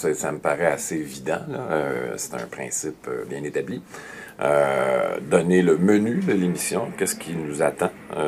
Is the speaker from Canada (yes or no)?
yes; Montreal, Quebec, Canada; Je suis Montréalais, mais on m'a envoyé là-bas pour faire mes premières armes.